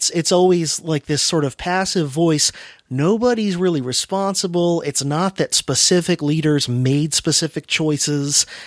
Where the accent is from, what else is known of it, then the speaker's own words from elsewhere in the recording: United States; I'm just the most familiar with it in America because I'm an American